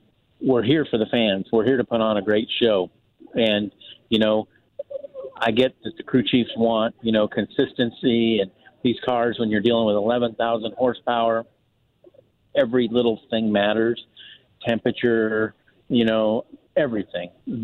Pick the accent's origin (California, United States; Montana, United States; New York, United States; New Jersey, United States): California, United States; So, you know, I'm from California, and I'm not a 49ers fan.